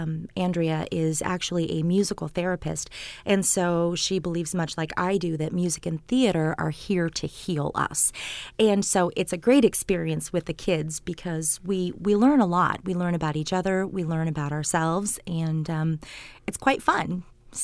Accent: Midwest, United States; We're from the Midwest.

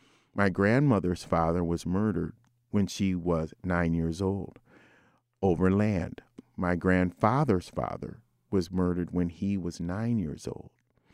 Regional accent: Minot, North Dakota, United States; born there; You know, I was born on the Minot, North Dakota Air Force Base.

